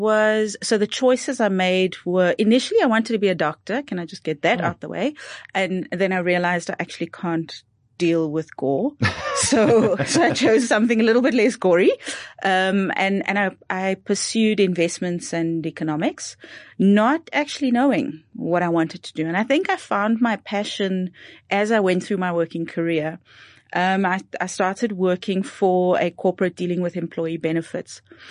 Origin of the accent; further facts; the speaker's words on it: Cape Town, Western Cape, South Africa; I grew up, I was born in Cape Town, in the home that my folks still stay in.